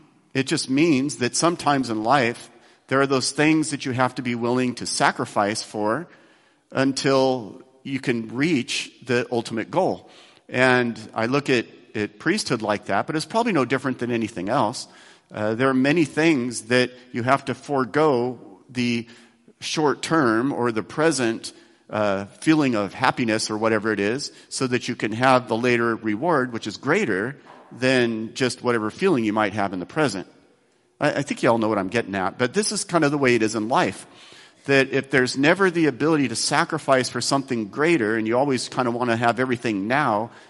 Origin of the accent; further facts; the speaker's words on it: Beaverton, Oregon, United States; I'm a Catholic priest. I'm from Beaverton.